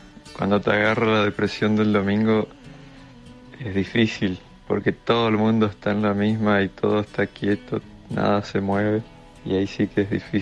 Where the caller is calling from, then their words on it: Misiones, Argentina; de Vera Misiones